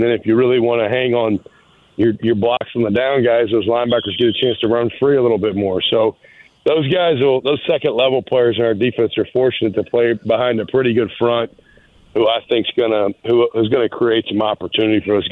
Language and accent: English; Alabama, United States; We got a freshman, Reese Baker, who from my hometown in Alabama.